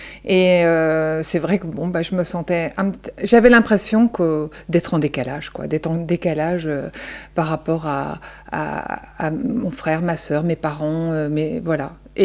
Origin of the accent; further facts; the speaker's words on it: Belgium; Moi, je suis belge et en fait, le pigeon en Belgique, c'est quelque chose.